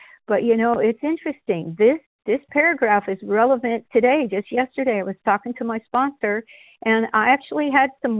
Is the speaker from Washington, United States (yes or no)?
yes; Washington, United States; I'm from Washington State.